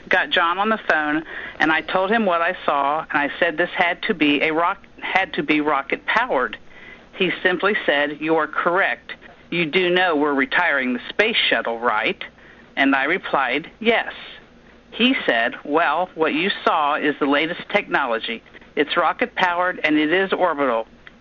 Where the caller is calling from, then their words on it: Florida, United States; I'm calling from Florida.